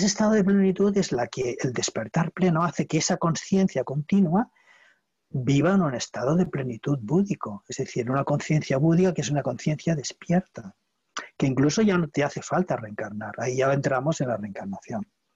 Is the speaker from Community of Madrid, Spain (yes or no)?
no; Barcelona, Catalonia, Spain; está en catalán, soy de Barcelona, de Cataluña